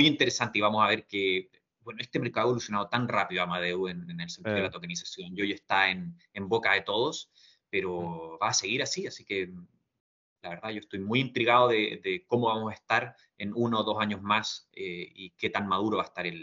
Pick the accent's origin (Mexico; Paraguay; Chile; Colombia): Chile; en Chile, en mi país, nos ocurrió algo muy similar con una mina